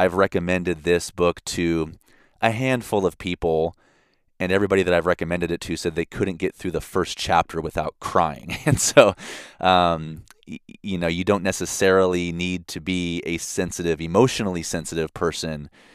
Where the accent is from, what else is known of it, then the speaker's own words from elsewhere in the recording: California, United States; cause I'm from the Bay Area and it's like, I never see the same person twice as well.